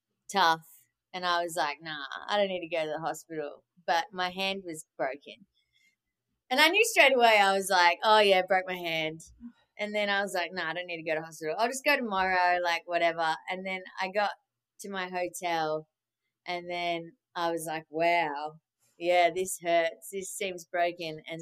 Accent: Melbourne, Victoria, Australia; now in Los Angeles, United States; I'm from Melbourne, Australia, but I now live in LA. I use they, them pronouns. I'm non-binary, and I'm a singer-drummer.

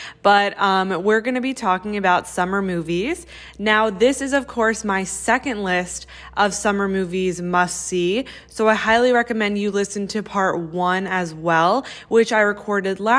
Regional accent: Florida, United States; I'm from Florida, so winter isn't a thing here, and I'm Jewish, so I didn't even celebrate Christmas.

